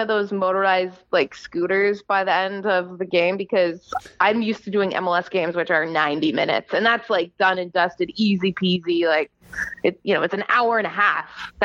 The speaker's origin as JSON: {"language": "English", "country": "Canada", "said": "I'm Canadian. So I'm going to put that out there right now. Maybe you've heard it in my accent"}